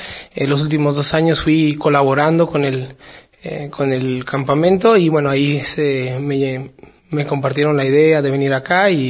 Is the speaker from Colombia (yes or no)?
no; Mexico; vengo de México.